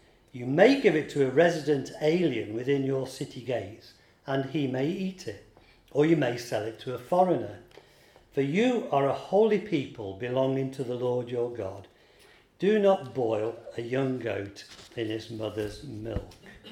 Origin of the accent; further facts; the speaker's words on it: England, United Kingdom; my wife is Welsh, I'm English, we're both Caucasian